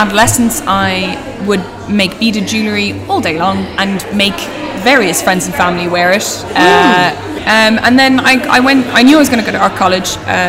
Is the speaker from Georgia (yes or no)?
no; Dublin, Leinster, Ireland; Yeah, I grew up in Dublin, in Ireland.